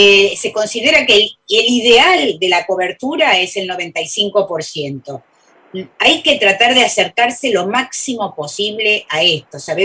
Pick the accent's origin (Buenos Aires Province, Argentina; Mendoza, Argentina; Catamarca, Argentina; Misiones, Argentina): Buenos Aires Province, Argentina; Banfield; yo me acuerdo cuando era chiquita, vivía en Banfield